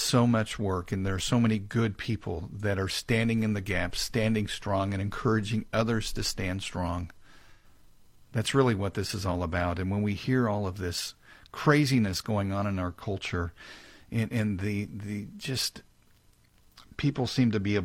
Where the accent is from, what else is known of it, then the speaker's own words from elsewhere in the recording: Kansas City, Missouri, United States; now in Mississippi, United States; And I grew up in Kansas City, Missouri. That's my hometown. I went through the race riots of the 70s.